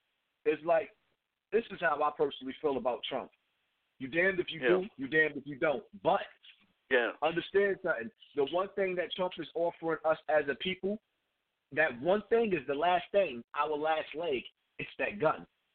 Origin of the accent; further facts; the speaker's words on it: Bronx, New York, United States; I come from Bronx River Projects, the Bronx, the home of hip-hop.